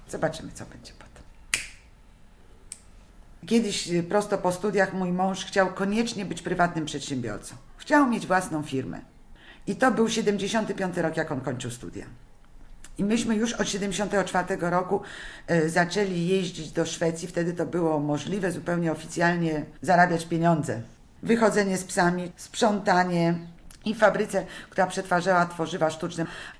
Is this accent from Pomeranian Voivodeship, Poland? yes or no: yes; Gdynia, Pomeranian Voivodeship, Poland; also born or lived in Warsaw; Ja jestem z Warszawy, wychowana w Gdyni u babci.